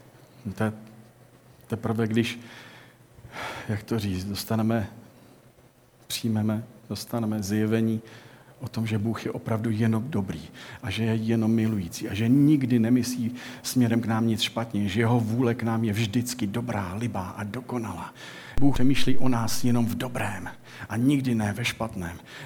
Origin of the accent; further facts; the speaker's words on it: Děčín, Ústí nad Labem Region, Czechia; já jsem z Děčína původem a ve Hřensku teďko hoří ten les, ten nádherný les, kde jsem lítal